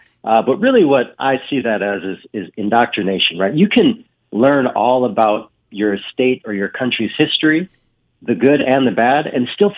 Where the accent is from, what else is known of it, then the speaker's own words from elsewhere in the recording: Milwaukee, Wisconsin, United States; now in Texas; so I'm not originally from Texas, I'm from Wisconsin. And growing up, Wisconsin, Milwaukee, where I grew up, is very racially segregated in terms of neighborhoods.